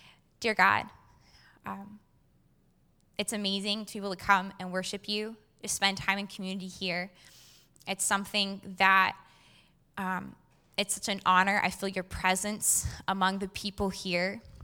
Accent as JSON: {"language": "English", "town": "Auburn", "region": "Washington", "country": "United States", "tie": "born or raised there", "said": "I grew up in Auburn, Washington, and my entire extended family also lived in Auburn, Washington."}